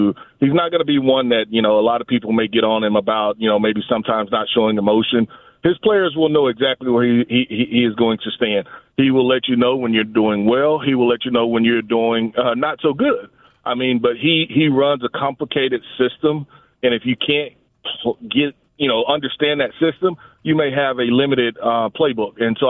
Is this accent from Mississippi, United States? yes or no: yes; Mississippi, United States; I'm from Mississippi. So you don't bring a young man up from Mississippi during January.